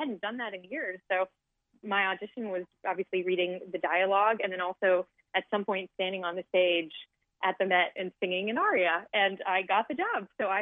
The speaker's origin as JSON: {"language": "English", "region": "California", "country": "United States", "tie": "born or raised there", "also_born_or_lived": "Cincinnati", "moved": "as an adult", "said": "when I moved from California right after high school, I went to Cincinnati"}